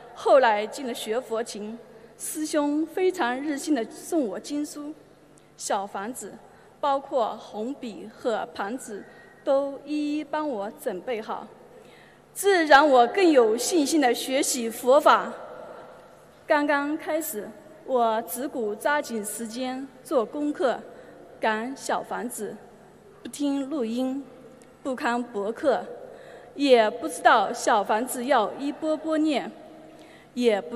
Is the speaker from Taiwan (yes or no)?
no; Jiangsu, China; 我是来自江苏的同修，在2011年年尾离的婚